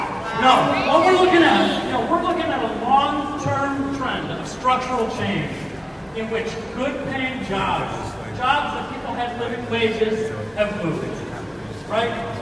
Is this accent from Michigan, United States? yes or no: yes; Michigan, United States; now in Washington, D.C., United States; I've been in D.C. for a couple of years, but I'm originally from Michigan.